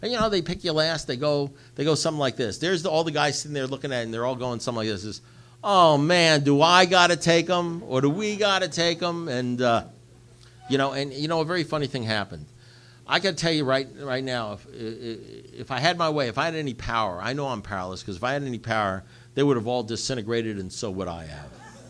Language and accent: English; Great Neck, New York, United States; born there; When I was a kid, I was born in Great Neck, New York